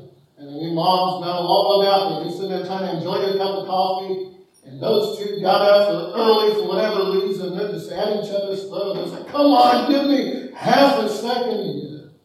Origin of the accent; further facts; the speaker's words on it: Kansas City, United States; We were youth pastors at the church I grew up in Kansas City.